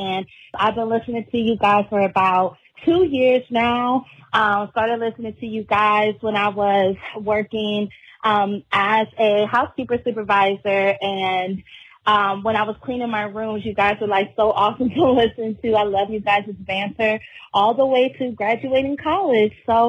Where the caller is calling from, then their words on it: Richmond, Virginia, United States; I'm calling from Richmond, Virginia.